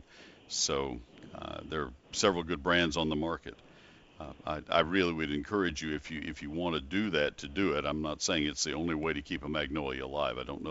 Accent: Texas, United States; I guess just because I grew up in Texas and I remember seeing so many magnolia trees that had English ivy beneath them, that would work.

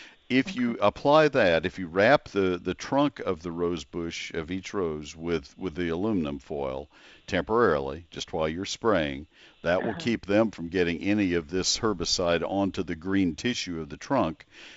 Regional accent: College Station, Texas, United States; I grew up in College Station, Texas, and had a nursery when I was in high school, and paid for my college education out of the proceeds from that.

